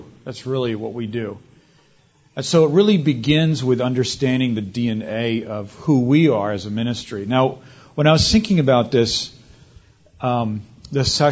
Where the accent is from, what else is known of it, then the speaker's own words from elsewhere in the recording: Boston, Massachusetts, United States; I have no history with Texas. I am not Texan. I never lived there. I was never there. I'm from Boston.